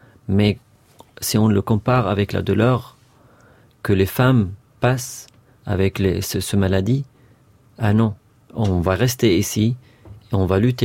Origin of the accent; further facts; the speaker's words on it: Palestine; D'ailleurs, on vient de la Palestine avec grande fierté, ça c'est sûr.